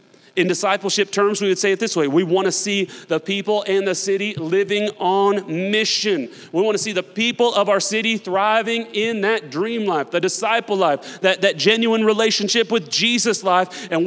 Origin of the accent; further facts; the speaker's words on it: Newton, Massachusetts, United States; I was born and raised here in Newton. I love our town.